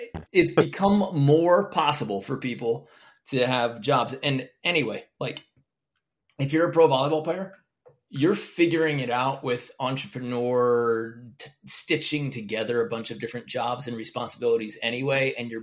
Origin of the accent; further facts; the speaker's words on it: Long Beach, New York, United States; all the way up to New York, my hometown in Long Beach, New York.